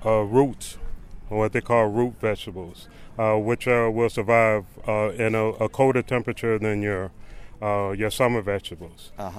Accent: Chicago, Illinois, United States; I was raised in Chicago, 55th and Union, 61st and Morgan, in that area.

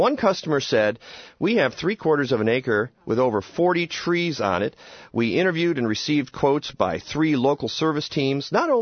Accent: Michigan, United States; I grew up in Michigan myself.

